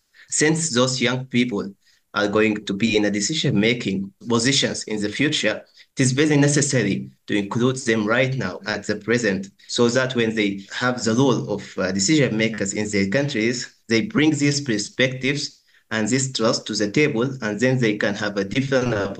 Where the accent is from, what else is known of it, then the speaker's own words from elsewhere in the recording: Sudan; I'm from Sudan, and I currently work as a water and sanitation regional consultant